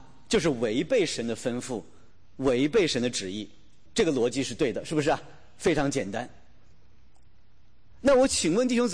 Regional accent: China; 在我们中国人的传统文化当中，在每一个民族的传统文化当中都讲到感恩乃是一种的美德

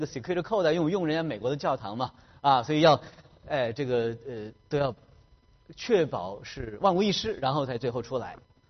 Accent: China; 我们中国人有一句老话叫做家和万事兴

